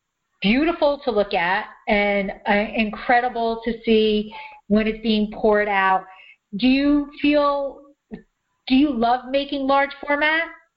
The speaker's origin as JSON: {"language": "English", "region": "New Jersey", "country": "United States", "said": "So I'm from New Jersey."}